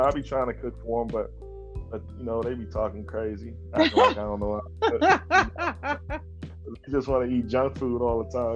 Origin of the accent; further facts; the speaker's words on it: Oakland, California, United States; Yeah, well, you know, I grew up in Oakland, California